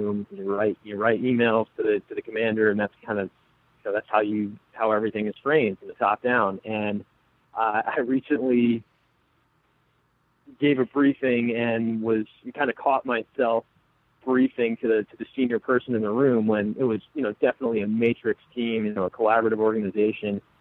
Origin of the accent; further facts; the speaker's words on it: New York, United States; I used to make and sell maple syrup in my hometown back in upstate New York.